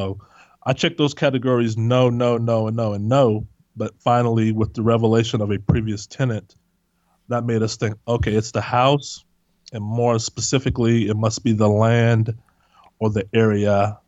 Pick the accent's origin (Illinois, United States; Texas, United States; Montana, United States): Texas, United States; I was raised, I'm originally from Texas. I was raised Southern Baptist, probably sung in the choir up until I was age 11.